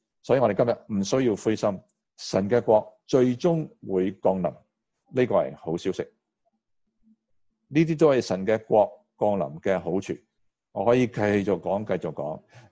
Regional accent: China; 呢个祷告其实咧系同我哋中国人嘅思想好接近嘅

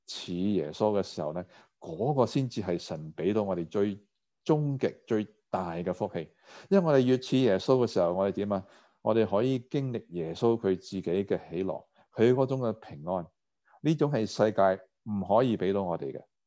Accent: Guangdong, China; accent: Cantonese; Chinese is a second language; 我们广东话说害怕到手软脚软

